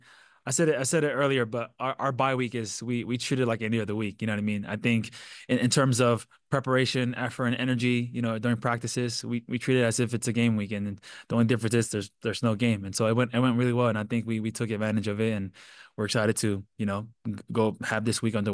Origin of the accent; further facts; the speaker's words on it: California, United States; But I grew up in Southern California. I was more of a UCLA and USC.